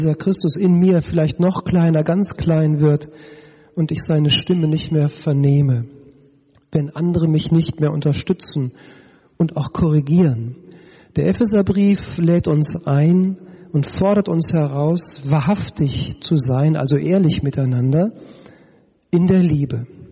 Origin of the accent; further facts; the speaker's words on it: North Rhine-Westphalia, Germany; Ich konnte das ganz gut ertragen als Ostwestfale, da sagt man manchmal auch, was man meint.